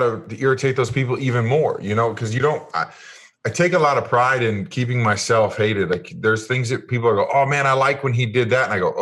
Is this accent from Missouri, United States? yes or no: yes; Kansas City, Missouri, United States; Yeah, I mean, well, I grew up in Kansas City, and my dad was a huge fan.